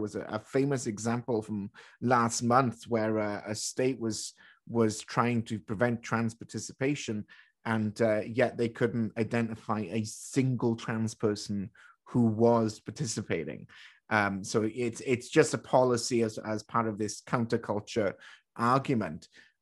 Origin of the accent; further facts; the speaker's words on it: Wales, United Kingdom; growing up in Wales, I mean, it's a home of rugby.